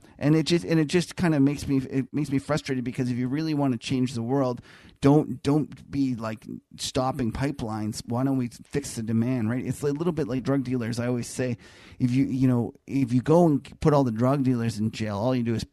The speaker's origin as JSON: {"language": "English", "country": "Canada", "said": "as a Canadian"}